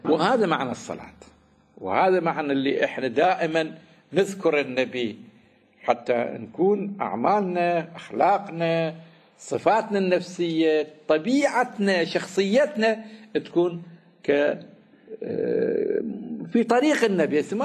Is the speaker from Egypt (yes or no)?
no; Iraq; وإيش كده حلوة عندنا في العراق البند الثاني من الدستور